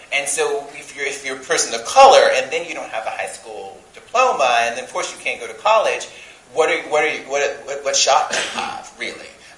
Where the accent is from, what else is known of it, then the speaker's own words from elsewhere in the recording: Mobile, Alabama, United States; So, I was raised in Mobile, Alabama, single mother, very working class.